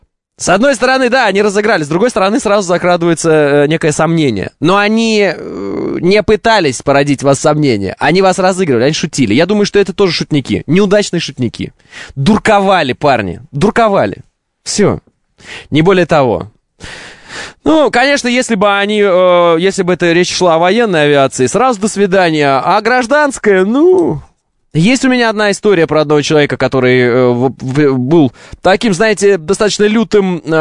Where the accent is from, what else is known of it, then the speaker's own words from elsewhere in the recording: Oral, West Kazakhstan Region, Kazakhstan; born there; also born or lived in Orenburg, Russia; я сам родился в Уральске, жил в Оренбурге